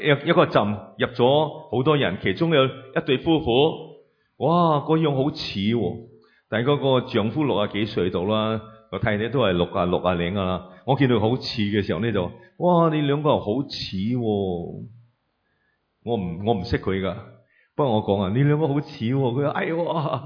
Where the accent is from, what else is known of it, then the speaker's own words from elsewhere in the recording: Chaozhou, Guangdong, China; 我是潮州人，有冇潮州人啊？